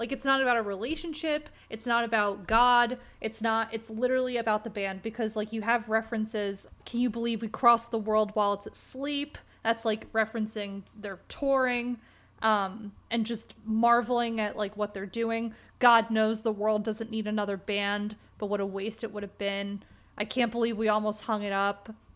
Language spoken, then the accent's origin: English; Vernon, New Jersey, United States; I grew up in Vernon, New Jersey, home of like Action Park / Mountain Creek. But like I grew up there for 20 years before I moved out of there.